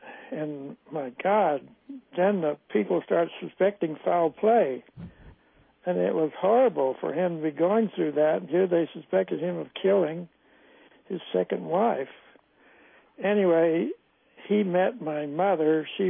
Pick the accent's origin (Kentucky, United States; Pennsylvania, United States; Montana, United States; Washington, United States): Montana, United States; Charlo; born there; Well, I was born Charlo, Montana's on the Indian reservation